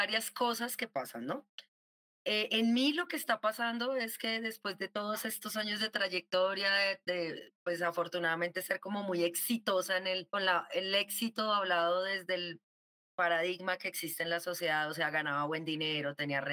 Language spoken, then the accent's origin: Spanish; Bogotá, Colombia; Yo soy de acá de Bogotá.